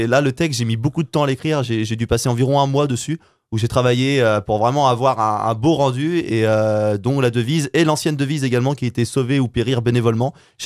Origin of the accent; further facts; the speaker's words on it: Île d'Yeu, Pays de la Loire, France; comme je suis originaire de l'Île-Dieu, je voulais vraiment que ça ait ce goût-là.